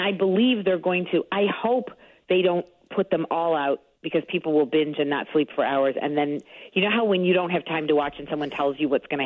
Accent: Chicago, Illinois, United States; I'm like, oh, I'm from Chicago, so I'm going to have some of this.

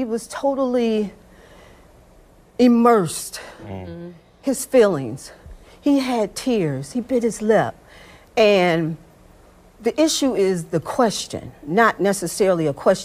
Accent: Detroit, Michigan, United States; in my hometown of Detroit, the Michigan Chronicle has been printing since 1935.

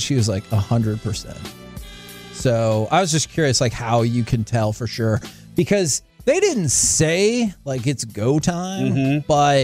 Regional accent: Garland, Texas, United States; we say, we're from Dallas. And it's just easier.

